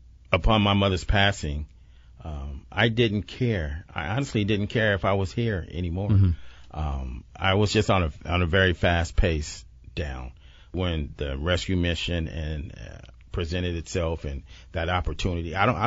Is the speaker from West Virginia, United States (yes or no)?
no; Los Angeles, California, United States; now in San Diego, United States; Well, I'm originally from Los Angeles. My parents are from San Diego, and so that was my tie to San Diego.